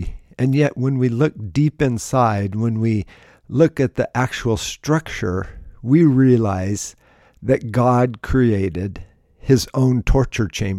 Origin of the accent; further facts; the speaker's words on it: Alaska, United States; And really, I grew up in Alaska, and so I just love a good tree